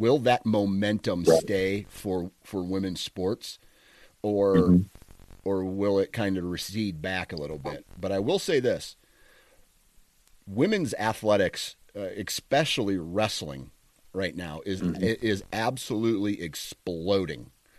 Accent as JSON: {"language": "English", "region": "Iowa", "country": "United States", "said": "I'm from Iowa, so everything I like, the only college sports I really follow is anything Iowa athletic"}